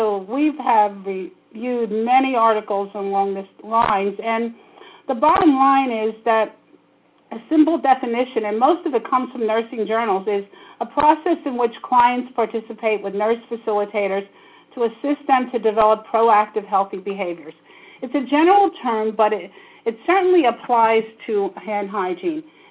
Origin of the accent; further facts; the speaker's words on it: Pennsylvania, United States; I'm from Pennsylvania, where we probably were the first to really take an active role in this.